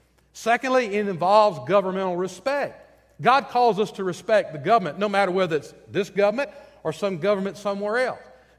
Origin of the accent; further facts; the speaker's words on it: Thomasville, Georgia, United States; because I'm from South Georgia, Thomasville.